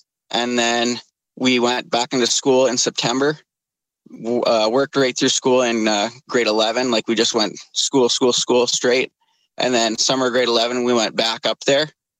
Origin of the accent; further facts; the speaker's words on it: Brandon, Manitoba, Canada; I'm originally from Brandon, Manitoba, which is basically an hour north of the border and basically 2 hours straight west of Winnipeg.